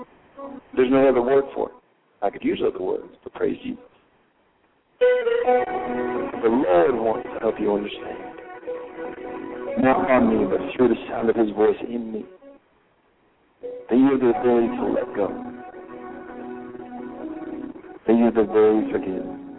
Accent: Canada; And I'm Canadian, so I'm like, well, we're Canadian

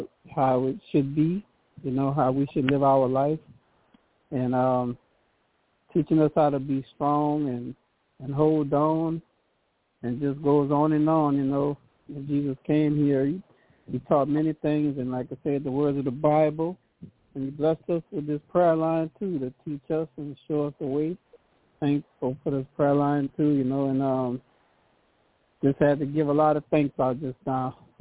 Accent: Louisiana, United States; Yeah, hello … I'm from Louisiana.

